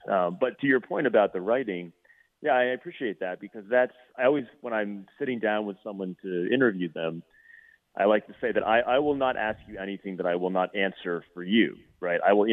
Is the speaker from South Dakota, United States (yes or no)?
no; Rhode Island, United States; when I was like 6 years old growing up in Rhode Island, Fresno was my favorite college football team.